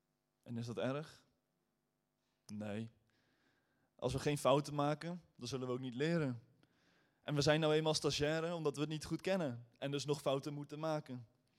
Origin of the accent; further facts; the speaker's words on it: Netherlands; En ik als Nederlander, ik had zoiets van, wat overkomt me nu? Dit kennen wij helemaal niet in Nederland.